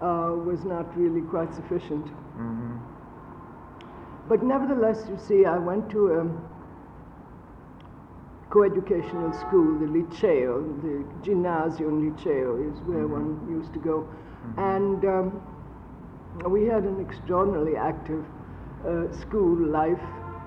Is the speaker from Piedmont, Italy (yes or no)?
no; Rome, Lazio, Italy; And I was brought up in Rome and went to the university there.